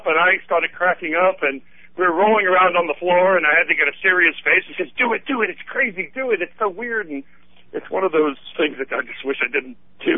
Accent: New York City, New York, United States; But I grew up in New York City. I'm a New York City boy. I left home at 14

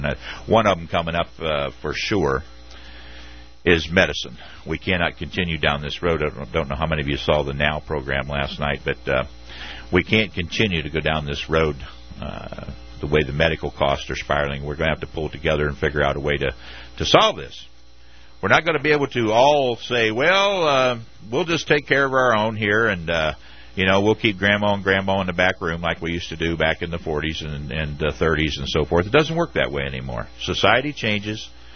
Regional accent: Midwest, United States; I am from the Midwest originally, and I know how Democrats in the Midwest feel.

